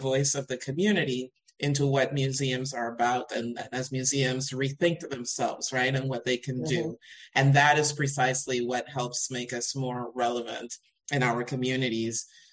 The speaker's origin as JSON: {"language": "English", "country": "Panama", "said": "I was from Panama."}